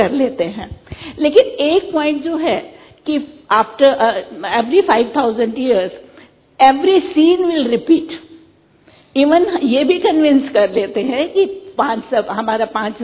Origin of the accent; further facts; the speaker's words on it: Delhi, India; हम दिल्ली से हैं … काफी टाइम से काफी सीनियर हैं, 20 साल से चल रहे हैं ज्ञान में।